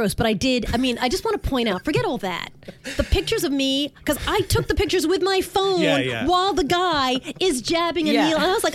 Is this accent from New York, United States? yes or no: yes; New York, United States; I grew up in Long Island.